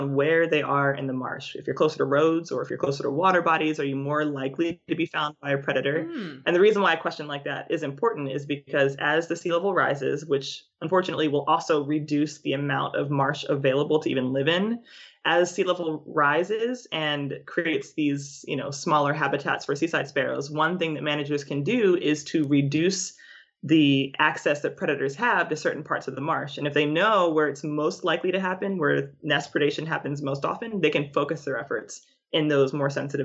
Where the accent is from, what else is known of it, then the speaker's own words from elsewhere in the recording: Philadelphia, Pennsylvania, United States; And where I lived in Philadelphia, there was really not much wildlife